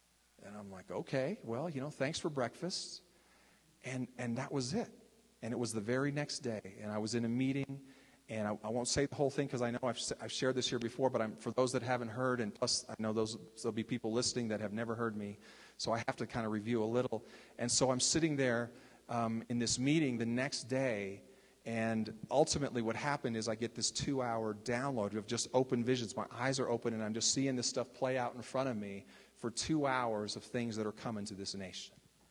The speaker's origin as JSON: {"language": "English", "region": "Texas", "country": "United States", "said": "I'm from Texas."}